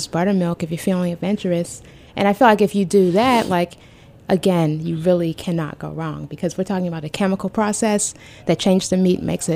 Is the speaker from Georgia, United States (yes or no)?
yes; Georgia, United States; also born or lived in Charleston, South Carolina; I'm from Georgia by way of Charleston. I don't know anything about pumpkins.